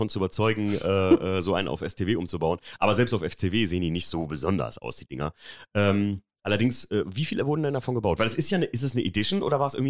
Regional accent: Rhineland-Palatinate, Germany; ich bin ja in der Mosel aufgewachsen

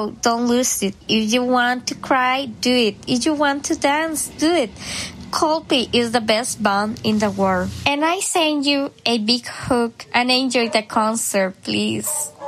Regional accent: Costa Rica; I am from Costa Rica.

